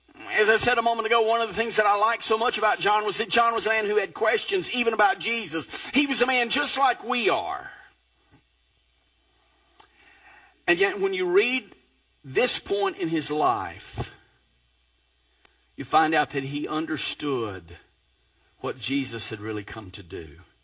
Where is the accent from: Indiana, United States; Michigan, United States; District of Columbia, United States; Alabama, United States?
Alabama, United States; Piedmont; I remember as a kid growing up in Piedmont, Alabama, that there was a spot out on the bypass there in Piedmont